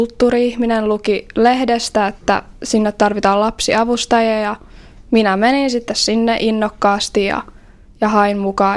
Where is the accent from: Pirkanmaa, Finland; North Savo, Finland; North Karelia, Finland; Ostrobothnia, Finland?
Ostrobothnia, Finland; Vaasa; ja mä oon alun perin ihan Vaasasta ja käyn nyt ysiluokkaa tuolla Vörkkärillä